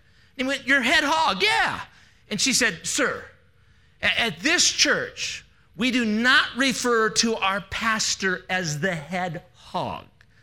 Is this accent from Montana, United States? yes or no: yes; Kalispell, Montana, United States; I'm from Kalispell, Montana, so it's good to be back.